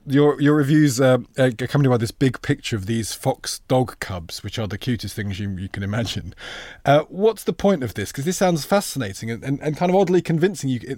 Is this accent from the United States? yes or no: no; Loughborough, East Midlands, United Kingdom; Well, I'm from Loughborough. The village next door to Loughborough is Quorn.